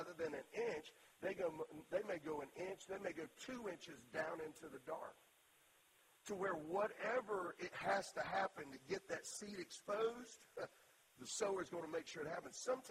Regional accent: Orlando, Florida, United States; born there; also born or lived in Melbourne / Kissimmee / St. Cloud; I was born in Orlando. We lived in Melbourne and Kissimmee and St. Cloud.

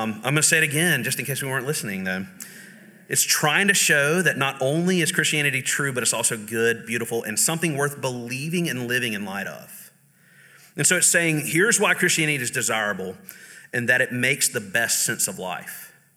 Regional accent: Jackson, United States; I grew up in Jackson. Like, every hospital in Jackson is named after a church.

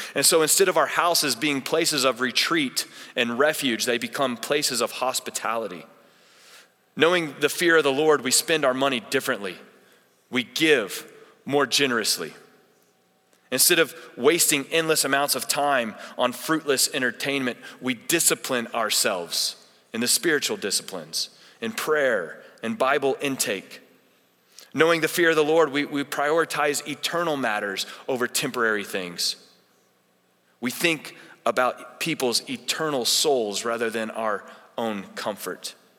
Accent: Oklahoma, United States; We grew up in Oklahoma, so Oklahoma City Thunder, Chris Chan already said it, big game tonight.

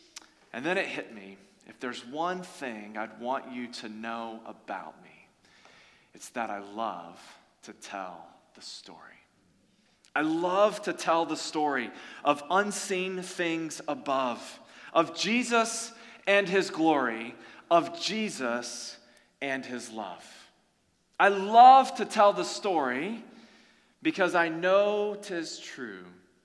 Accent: North Carolina, United States; I would want you to know that I grew up in North Carolina, and by the way, that fiddle was good for my southern soul.

